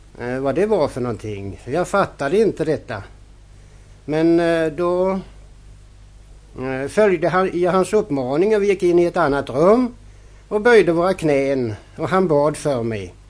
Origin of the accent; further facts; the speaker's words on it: Kalmar County, Sweden; Jag är nämligen smålänning och det är cirka 3 mil från Kalmar söderut.